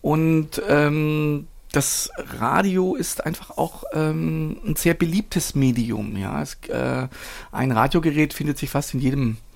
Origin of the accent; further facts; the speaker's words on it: Baden-Württemberg, Germany; now in Berlin, Germany; da war ich in Bielefeld und war da sehr aktiv in einer Radiogruppe, im AJZ, einer freien Radiogruppe, aber seit 12 Jahren wohne ich in Berlin. Und ursprünglich komme ich aus Schwaben, das sage ich auch in Berlin.